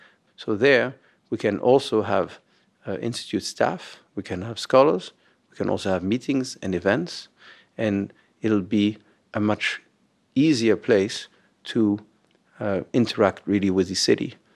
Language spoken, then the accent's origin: English; Paris, Île-de-France, France; also born or lived in London / New York; now in Los Angeles, United States; The personal answer is that I grew up in Paris, then moved to London, then New York.